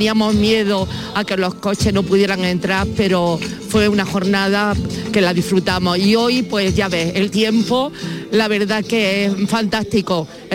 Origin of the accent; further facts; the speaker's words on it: Andújar, Andalusia, Spain; Soy de Andújar.